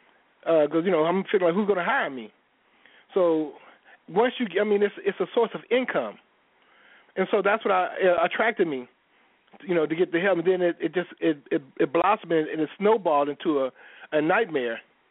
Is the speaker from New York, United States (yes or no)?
no; Natchez, Mississippi, United States; I went to Natchez, Mississippi, which is really my hometown.